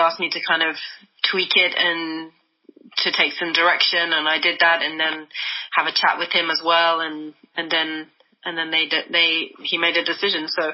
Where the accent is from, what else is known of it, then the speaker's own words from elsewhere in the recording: United Kingdom; accent: British; The Watch Yourself obviously is more my native accent.